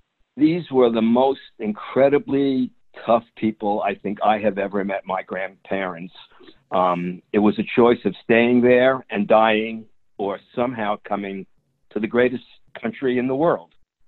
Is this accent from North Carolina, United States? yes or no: no; Brooklyn, New York, United States; And I remember as a boy growing up in Brooklyn in New York, it was made the headlines that the Pope had exonerated us.